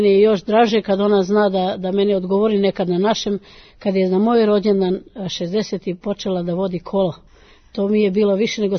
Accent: Serbia; za nas, koji smo poreklom iz bivše Jugoslavije, da kažem, iz današnje Srbije, da se družimo

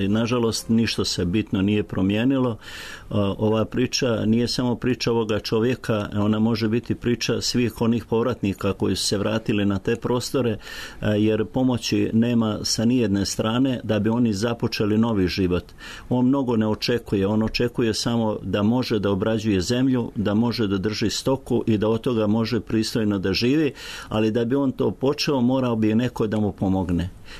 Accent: Lika-Senj County, Croatia; jer ja sam iz Like, poznam kraj, obilazim te krajeve, odlazim u Liku

